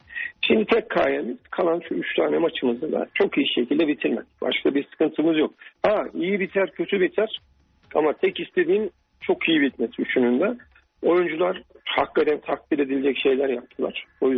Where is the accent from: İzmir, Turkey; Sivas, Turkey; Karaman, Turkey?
Sivas, Turkey; Ben buralıyım. Sivaslıyım tabii ki.